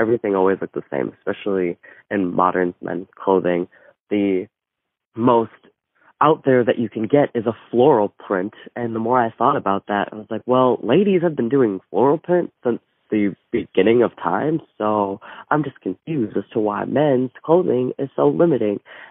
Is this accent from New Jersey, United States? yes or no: no; Twin Cities, Minnesota, United States; I'm from Minnesota, Twin Cities